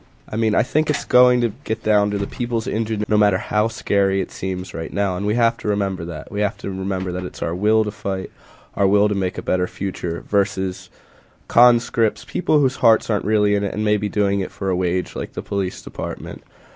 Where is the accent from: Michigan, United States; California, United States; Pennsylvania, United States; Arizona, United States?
Pennsylvania, United States; Yeah, I mean, I'm from Pennsylvania. We're bitter and we cling to our guns